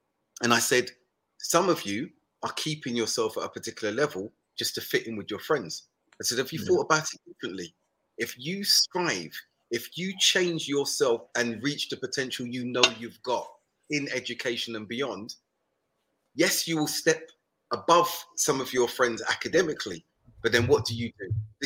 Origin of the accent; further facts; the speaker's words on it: Brixton, London, United Kingdom; look, I'm from South London, Brixton.